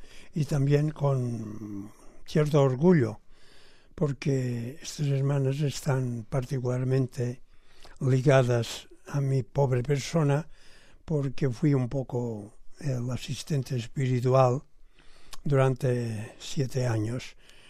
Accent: Palma de Mallorca, Balearic Islands, Spain; De Palma de Mallorca.

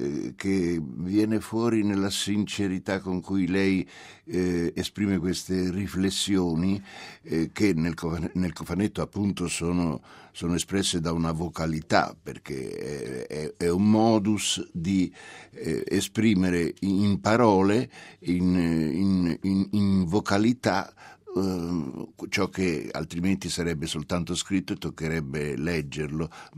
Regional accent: Florence, Tuscany, Italy; io sono fiorentino e che ho l'età che aveva esattamente Galileo quando ha dovuto fare la Briura

